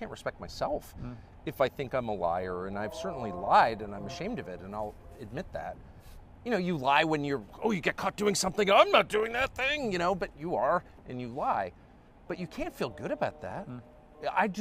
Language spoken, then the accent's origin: English; United States; No, I'm not. I'm an American.